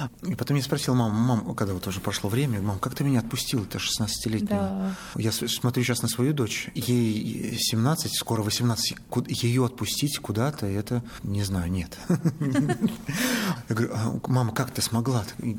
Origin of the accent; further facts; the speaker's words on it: Kirovsk, Murmansk Oblast, Russia; born there; Я родился в Мурманской области, в городе Кировске.